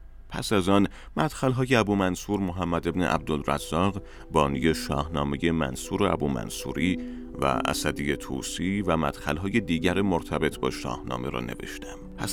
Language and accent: Persian; Iran; محل زندگی ما در روستای امامزاده علی اکبر بود. من 28 اردیبهشت ماه سال 1339 در همین روستا متولد شدم. روز تولدم مقارن با بزرگداشت سالانه فردوسی در ایران است. دوره دبستان را در مدرسه دیانت در همین روستا گذراندم.